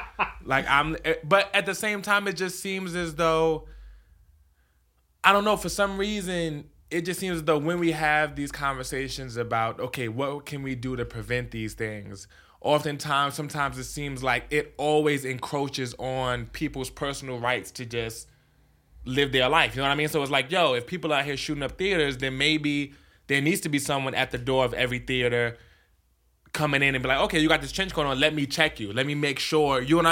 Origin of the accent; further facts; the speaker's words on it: New Jersey, United States; I'm from New Jersey. And up there, we did have metal detectors at every entrance of school.